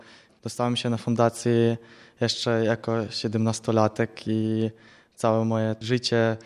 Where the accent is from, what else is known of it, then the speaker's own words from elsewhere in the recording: Ukraine; Polish is a second language; now in Poland; z Ukrainy.